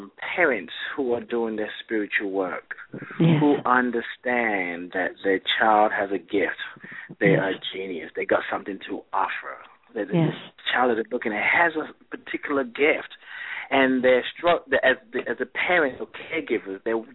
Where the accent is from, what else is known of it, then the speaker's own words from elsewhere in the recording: Nigeria; now in England; I mean, I grew up in Nigeria, and there's, there's this idea that if someone is at least 2 years older than you, you don't call them by their first name.